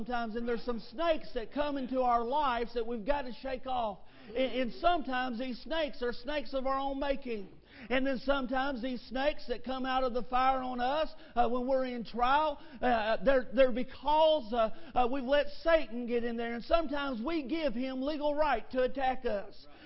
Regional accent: Kentucky, United States; Now, I'm from Kentucky, okay? And I don't like snakes.

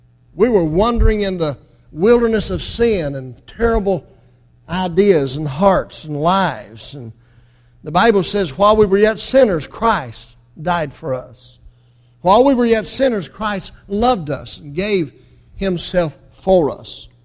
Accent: Marion, Kentucky, United States; I came from Crittenden County, Marion, about 50 miles from here. That's where I came from.

